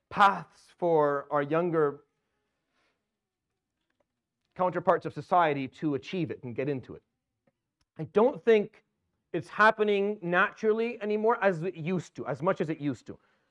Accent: Syria; moved away; I've seen stuff similar from where I used to live when I came from Syria.

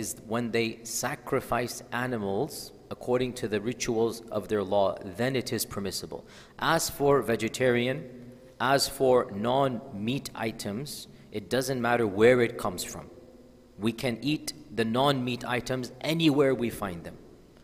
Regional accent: Houston, Texas, United States; So I grew up in Houston, went to University of Houston.

